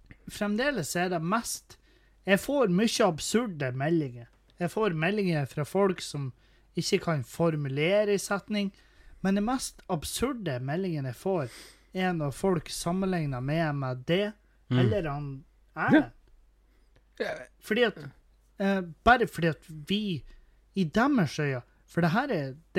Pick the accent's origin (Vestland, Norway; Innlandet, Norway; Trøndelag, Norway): Trøndelag, Norway; Vi er nord fra Trøndelag.